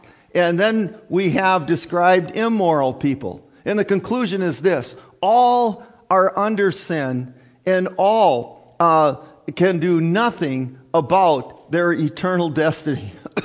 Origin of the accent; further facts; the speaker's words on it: Minnesota, United States; I come from the Iron Range, and in the Iron Range, Hibbing was the hotshot city, okay? And the rest of us were second-rate citizens.